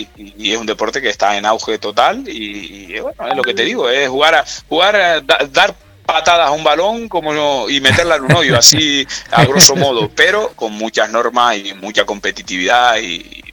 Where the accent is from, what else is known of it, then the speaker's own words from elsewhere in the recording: Canary Islands, Spain; la mayoría de los futbolistas somos canarios.